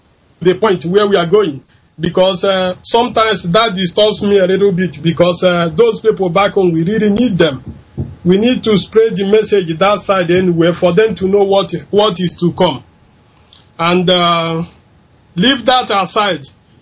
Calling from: France; I'm calling from France.

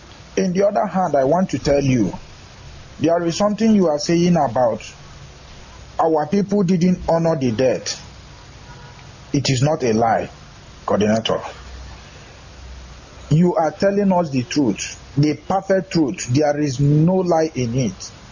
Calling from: Malaysia; I am calling from Malaysia.

